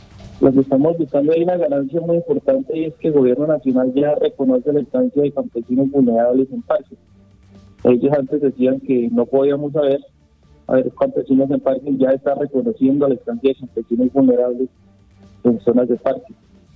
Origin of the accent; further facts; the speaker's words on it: Meta, Colombia; yo no soy de Colinas. Yo soy de la vereda, yo soy del Guayabero, concretamente.